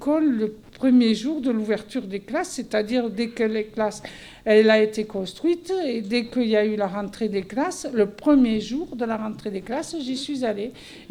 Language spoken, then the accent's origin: French; Toulouse, Occitanie, France; Sinon, j'habitais rue des Saules. Voilà, je suis venu quand je me suis mariée. Je suis une Toulousaine, oui, comme les maisons toulousaines.